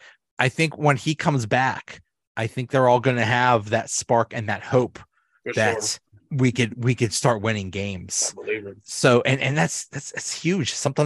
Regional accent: Penn Hills, Pennsylvania, United States; So I'm from Penn Hills. I grew up in Penn Hills, and Bill Frelick is like a god there.

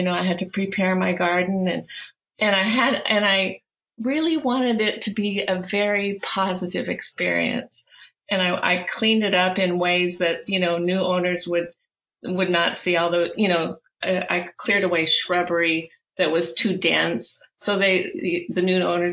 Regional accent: Oregon, United States; Well, you know, I grew up in Oregon, in a kind of a wild area when we first moved there, when I was just like 4 years old or so, but it was a new housing development after the war.

